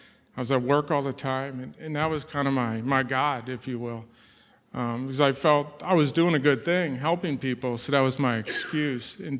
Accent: St. Louis, Missouri, United States; I was born in St. Louis, born Roman Catholic. My parents were divorced at I was six, so I was essentially raised by my mother.

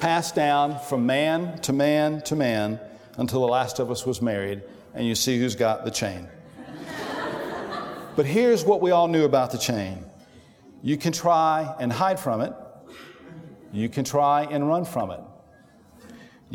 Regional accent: Greenwood, United States; We grew up together in Greenwood. We were best friends, strong bonds.

